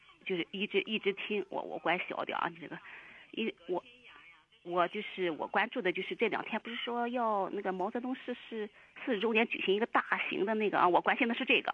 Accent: China; 作为一个中国人

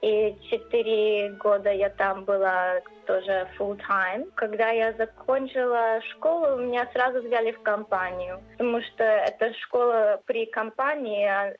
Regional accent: Caulfield, Victoria, Australia; also born or lived in Kyiv, Ukraine; Нет, я родилась в Украине, в Киеве. Я эмигрировала в Австралию со своей мамой и папой, когда мне было 6 лет. Я начала заниматься балетом, когда мне было 7 лет. Я начала в очень маленькой школе, в церкви Хоу. Школа была, наверное, 5 минут, где мы жили, в Кофилде.

